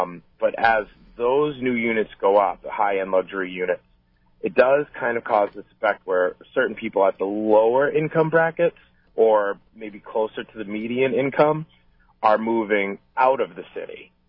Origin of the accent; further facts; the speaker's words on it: Massachusetts, United States; And I think I'm from the South Shore of Massachusetts and outside of Boston.